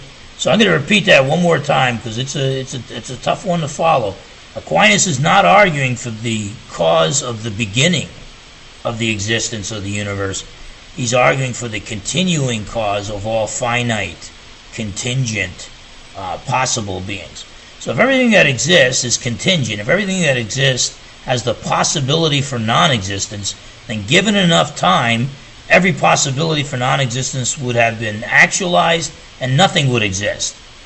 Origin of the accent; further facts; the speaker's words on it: New Jersey, United States; New Jersey, that's great. I'm from New Jersey myself.